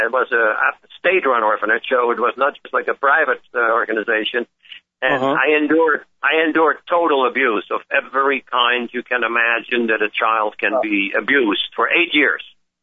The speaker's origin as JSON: {"language": "English", "town": "Amsterdam", "region": "North Holland", "country": "Netherlands", "tie": "born or raised there", "said": "I'm a 72-year young dude. I was born and raised in Amsterdam, Holland during World War II. Just because my father's side was Jewish"}